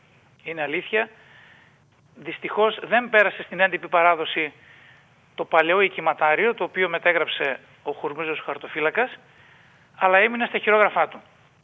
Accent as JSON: {"language": "Greek", "town": "Alexandroupolis", "region": "Eastern Macedonia and Thrace", "country": "Greece"}